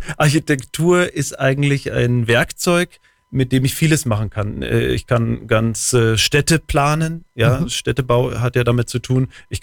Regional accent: Berlin, Germany; now in Allgäu, Germany; Hergezogen in die schönste aller Regionen und komme eigentlich aus Berlin.

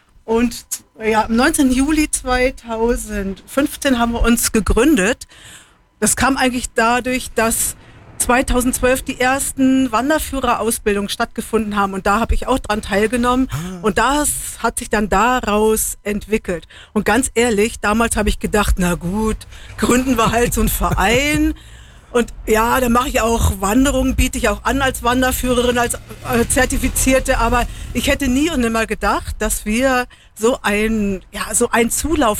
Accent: Düren, North Rhine-Westphalia, Germany; now in Allgäu, Germany; Also ich bin gebürtig aus der Kölner Gegend, zwischen Köln und Aachen, aus Düren.

